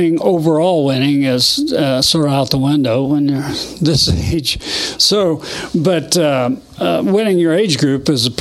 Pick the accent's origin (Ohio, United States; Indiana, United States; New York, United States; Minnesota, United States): Indiana, United States; I grew up in. South of Columbus here, and my parents had a farm in around Scipio area, and went to school in Jennings County